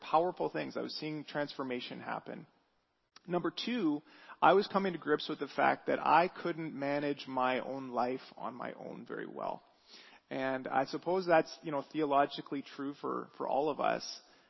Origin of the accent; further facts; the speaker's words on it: Burlington, Ontario, Canada; also born or lived in Hamilton / Sarnia; I was born and raised in Burlington, Ontario, and I ended up moving to Sarnia to be closer to my dad and my stepmom, which is another part of southern Ontario.